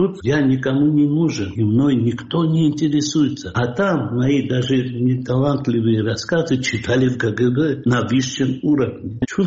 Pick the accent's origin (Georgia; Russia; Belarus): Georgia; И тогда я не понимал, что я тогда не был грузином. Я был русским. Мы так кичились, что вот мы грузины, мы не русские.